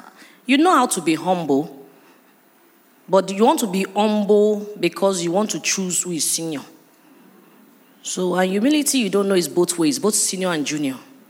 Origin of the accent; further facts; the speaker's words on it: Fadeyi, Lagos, Nigeria; So, growing up in Fadeyi, instead of me feeling down, God just gave me a sanguine path to let go of all those stories.